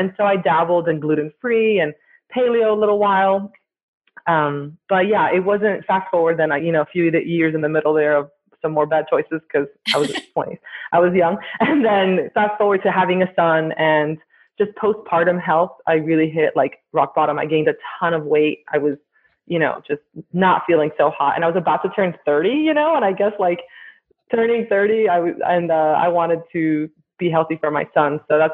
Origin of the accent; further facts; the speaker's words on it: Miami, Florida, United States; I'm from Miami, so